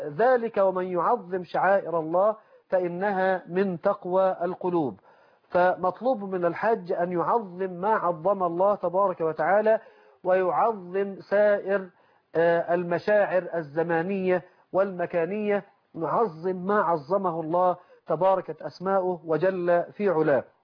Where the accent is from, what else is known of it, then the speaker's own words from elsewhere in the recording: Mansoura, Dakahlia, Egypt; أن رجلا من مدينة المنصورة من مدينتي